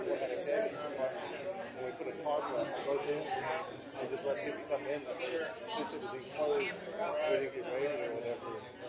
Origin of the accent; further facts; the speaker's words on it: Texas, United States; I grew up in Central Texas. I like the area.